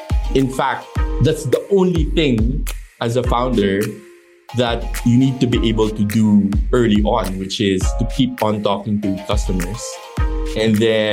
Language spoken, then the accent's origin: English; Philippines; also born or lived in United States; I grew up in the Philippines